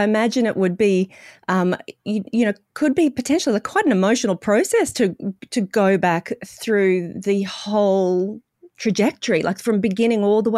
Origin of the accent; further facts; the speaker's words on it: Australia; I grew up in Australia.